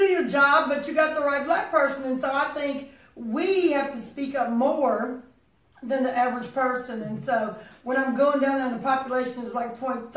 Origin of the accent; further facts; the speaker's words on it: West Virginia, United States; now in Kentucky, United States; you know, I live in Kentucky, grew up in West Virginia, and I still go to West Virginia.